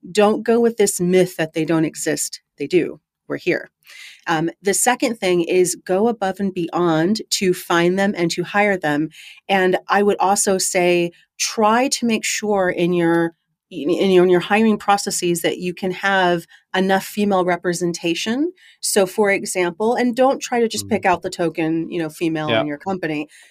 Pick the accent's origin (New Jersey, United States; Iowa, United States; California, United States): California, United States; Okay, in that case, because I'm from California, there is a really great place that has this kind of Asian California kind of hybrid mixed cuisine.